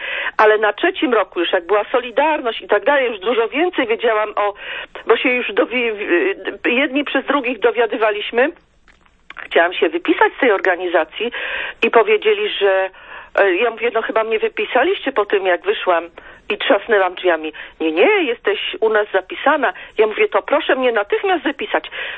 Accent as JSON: {"language": "Polish", "region": "Subcarpathian Voivodeship", "country": "Poland", "said": "właściwie to my pochodzimy z Podkarpacia, chociaż nasz tata z Krakowa, ale my nic nie wiedziałyśmy o naszej rodzinie."}